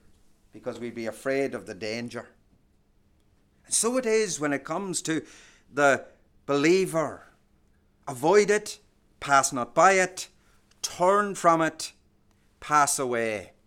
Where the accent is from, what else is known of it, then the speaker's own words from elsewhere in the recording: Ireland; Some of us growing up in Ireland saw that on the other side.